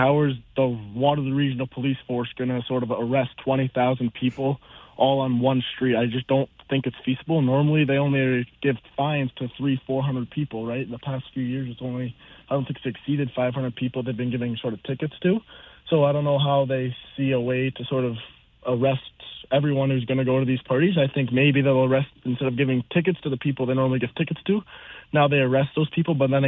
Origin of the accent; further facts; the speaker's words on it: Waterloo, Ontario, Canada; So, I'm a student, not at one of the local schools, but I'm in St. Catharines at Brock. I'm from Waterloo region locally